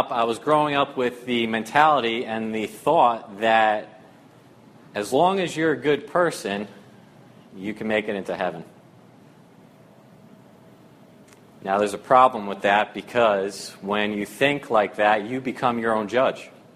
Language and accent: English; New Jersey, United States; also born or lived in Staten Island, New York; So I was born in 1984 in Staten Island, New York. My family originates from there. I lived there up until I was the age of 3, and then my family moved to New Jersey, which is where I grew up.